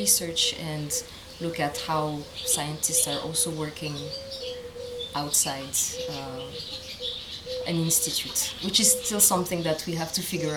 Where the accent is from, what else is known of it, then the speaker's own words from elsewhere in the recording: Romania; moved away; 3 years ago, more exactly, I moved to Romania. That is my home country.